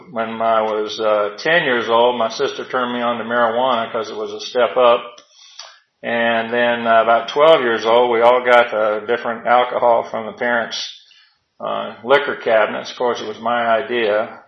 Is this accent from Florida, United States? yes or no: no; Georgia, United States; born there; I was born in Georgia Baptist Hospital in 1955. I'm 63 years old